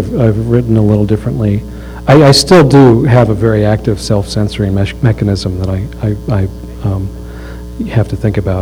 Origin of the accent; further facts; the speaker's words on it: Utah, United States; I really felt like I was raised in Utah Valley, that I was not exposed to a lot of things going on in the world.